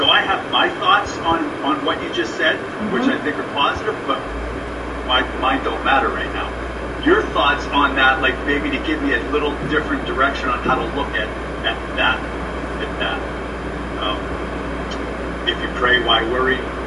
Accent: Baltimore, Maryland, United States; Hi, Jim. I'm from Baltimore.

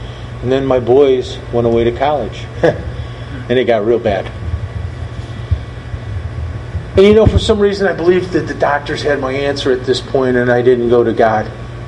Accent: Ohio, United States; I came from Ohio as a homeless guy, no education, 27 years old, not much prospects.

